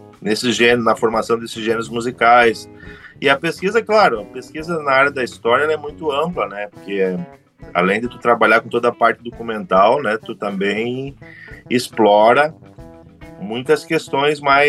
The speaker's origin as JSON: {"language": "Portuguese", "region": "South Region", "country": "Brazil", "said": "quando eu saí do Sul, assim, quando eu tive uma..."}